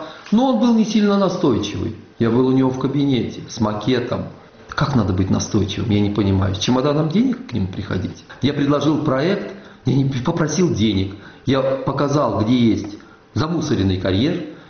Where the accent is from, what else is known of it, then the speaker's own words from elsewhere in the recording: Russia; я русский человек